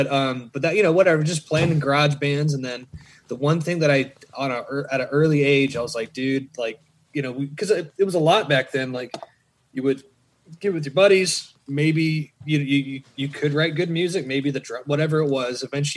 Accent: Charleston, South Carolina, United States; So I started playing music when I'm from the East Coast, Charleston, South Carolina.

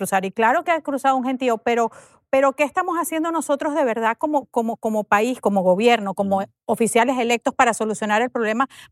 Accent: Venezuela; si alguien sabe de polarización, somos los venezolanos y lo que causa.

